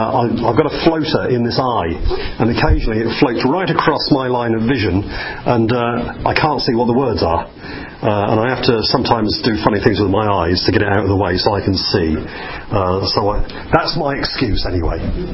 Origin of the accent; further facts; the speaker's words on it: London, United Kingdom; I've become much more English since I moved there from London than I ever was in London.